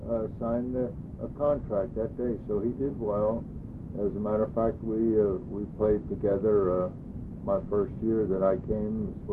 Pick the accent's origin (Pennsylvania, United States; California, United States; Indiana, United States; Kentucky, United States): Pennsylvania, United States; Trumbauersville; born there; I was born in Trumbullsville, Pennsylvania.